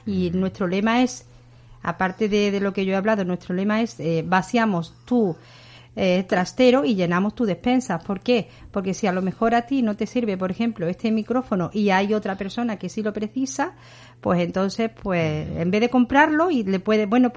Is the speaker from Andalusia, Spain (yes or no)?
yes; Villa del Río, Andalusia, Spain; yo soy de un pueblo de Córdoba, de Villa del Río